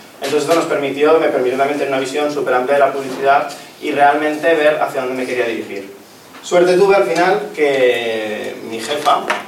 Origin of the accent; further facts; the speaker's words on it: Bilbao, Basque Country, Spain; yo vengo de Bilbao, como os lo he dicho, una ciudad maravillosa que os invito a que la visitéis si no habéis ido ya.